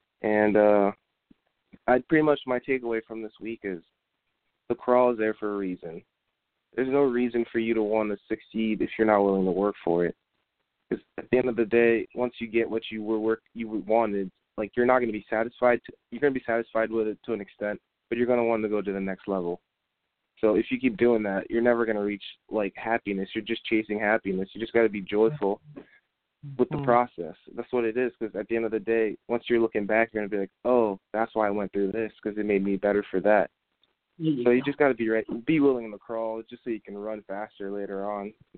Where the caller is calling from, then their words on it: Virginia, United States; I'm from Virginia.